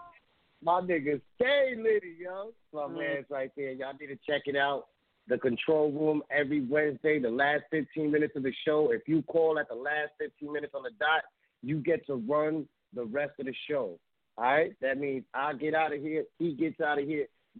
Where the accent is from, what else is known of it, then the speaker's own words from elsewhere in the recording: New York City, New York, United States; I'm from the Bronx, right?